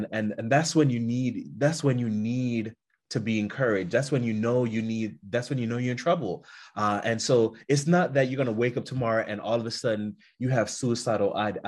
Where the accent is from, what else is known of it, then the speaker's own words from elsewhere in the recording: Fort Lauderdale, Florida, United States; because I grew up in Fort Lauderdale.